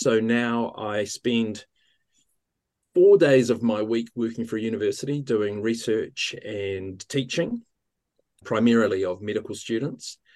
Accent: Ohakune, Manawatū-Whanganui, New Zealand; also born or lived in Wellington; I'm from Wellington in New Zealand, but I grew up in Ohakuni in the centre of the North Island of New Zealand by the mountain Ruapehu as well.

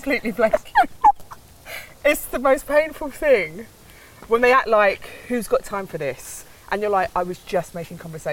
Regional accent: London, United Kingdom; I was born in Regent's Park Estate, it's a council estate, down in Warren Street, in between Warren Street and Mornington Crescent.

